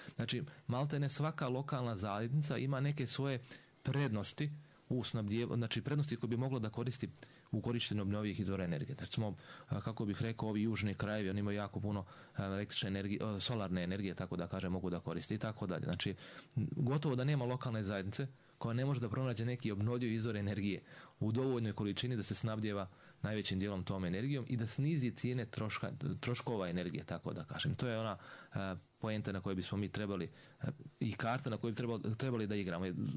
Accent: Bosnia & Herzegovina; ako imamo veće solarno zračenje ili veću insolaciju kod nas u Bosni i Hercegovini u odnosu u Njemačku

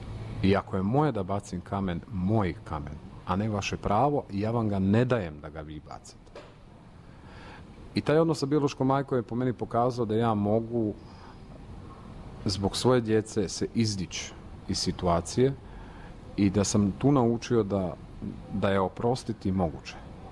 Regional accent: Pula, Istria County, Croatia; Najgore je bilo u mom rodnom gradu, u Puli.

